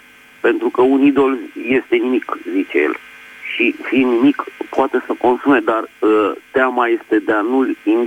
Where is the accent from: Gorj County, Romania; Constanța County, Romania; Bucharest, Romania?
Bucharest, Romania; din București